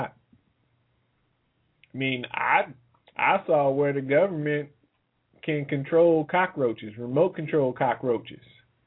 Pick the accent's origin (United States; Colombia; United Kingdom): United States; the South; Now, I don't know about y'all, but I'm from the South, raised there, and there's nothing worse on the face of the earth than cockroaches.